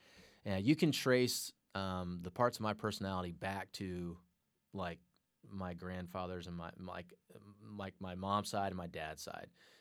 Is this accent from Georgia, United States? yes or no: yes; Atlanta, Georgia, United States; I'm an Atlanta Braves fan. I grew up in Atlanta, and we always hated the Astros.